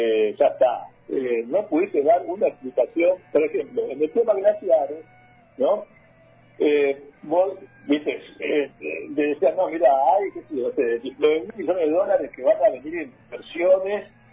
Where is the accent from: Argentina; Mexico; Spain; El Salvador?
Argentina; Buenos Aires; Lo digo yo como porteño, ¿viste?